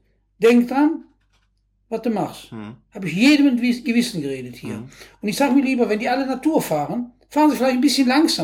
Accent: Cologne, North Rhine-Westphalia, Germany; Als Kölner hier

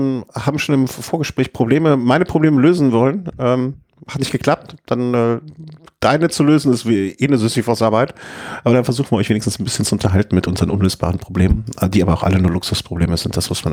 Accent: Düsseldorf, North Rhine-Westphalia, Germany; born there; Ich bin geboren in Düsseldorfer, ich darf das.

